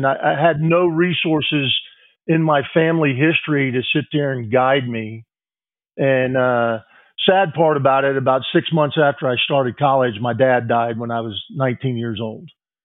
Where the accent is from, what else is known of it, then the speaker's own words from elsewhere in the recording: Orlando, Florida, United States; I grew up in Orlando, Florida, and my dad was for a few years an Orlando cop